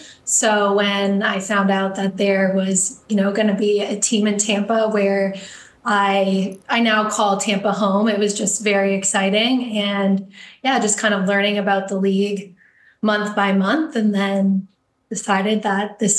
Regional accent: Canada; Yeah, I think also being Canadian and now having Project 8 or another league come into it

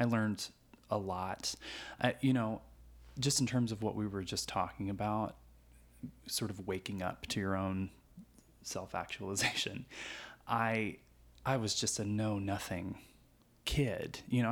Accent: Du Quoin, Illinois, United States; I grew up in a little town called DuQuoin, Illinois, which is a little farm town in rural Southern Illinois.

